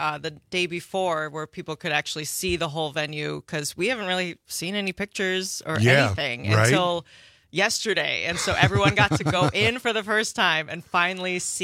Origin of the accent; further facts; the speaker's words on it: Middleton, Wisconsin, United States; I grew up in Middleton in the Madison area